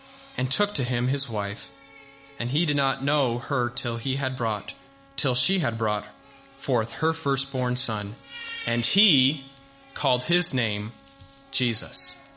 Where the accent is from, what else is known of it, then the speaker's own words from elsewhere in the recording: Uruguay; But the country I grew up in, for those who don't know me, I grew up in Uruguay, which is in South America, and they spoke Spanish.